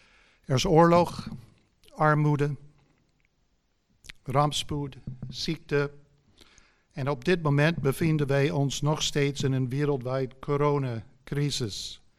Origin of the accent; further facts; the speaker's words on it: United States; Dutch is a second language; now in Netherlands; ik kom uit Amerika. Dat hoort in mijn kromme Nederlands.